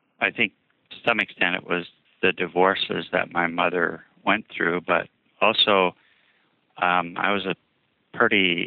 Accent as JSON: {"language": "English", "region": "Montana", "country": "United States", "tie": "born or raised there", "also_born_or_lived": "Wyoming", "moved": "as an adult", "lives_now": "Olympia, United States", "said": "No, actually, I was raised in Montana and Wyoming, and I came to Washington right out of high school to attend the University of Washington."}